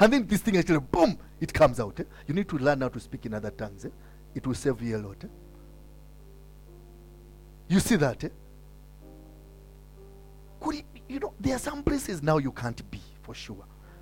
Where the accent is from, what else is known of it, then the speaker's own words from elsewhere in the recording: Kenya; Please don't get these things as a Kenyan. You will miss them. For us Kenyans, we see, we internalize, and then we what?